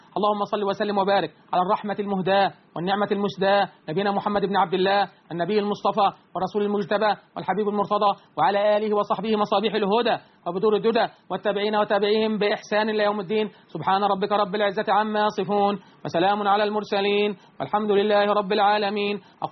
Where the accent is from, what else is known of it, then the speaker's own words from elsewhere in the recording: Egypt; بلدنا مصر